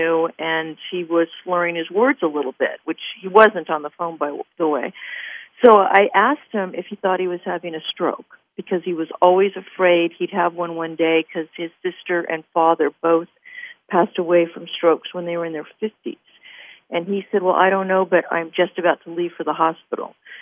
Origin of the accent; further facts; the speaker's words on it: California, United States; actually, I am out of town from California right now at a writer's workshop in upstate Washington State, but I am from California.